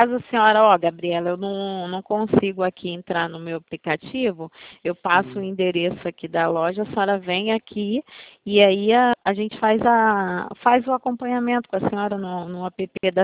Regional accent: Bangu, Rio de Janeiro, Brazil; A gente é de Bangu também, aqui na rua do Santander mesmo.

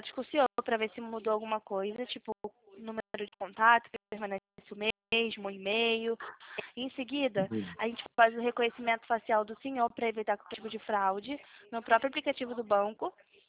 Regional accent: Rio de Janeiro, Brazil; eu sou do Rio.

